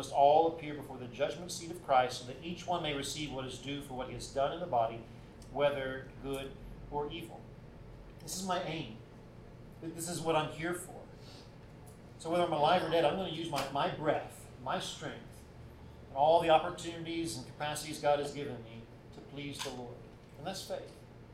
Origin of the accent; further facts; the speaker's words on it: Alabama, United States; I can talk that way because I'm from Alabama.